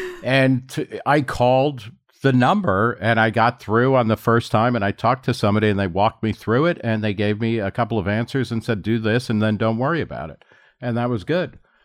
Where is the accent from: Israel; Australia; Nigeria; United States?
United States; New Jersey; I grew up in New Jersey, which for a very long time had the absolute worst DMV